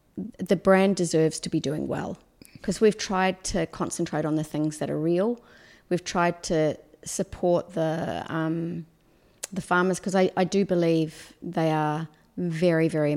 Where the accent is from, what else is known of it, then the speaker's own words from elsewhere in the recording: New Zealand; So I come from New Zealand originally